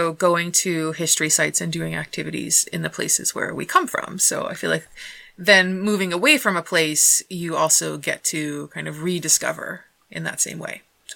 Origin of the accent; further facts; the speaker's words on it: Pennsylvania, United States; now in Boston, United States; I'm from Pennsylvania.